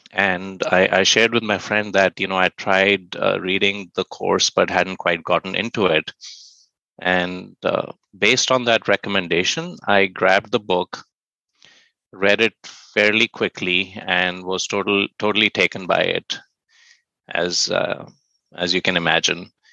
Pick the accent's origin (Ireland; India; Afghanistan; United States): India; I grew up in India, and I was very fortunate to have been in a family that was a very liberal Hindu-focused family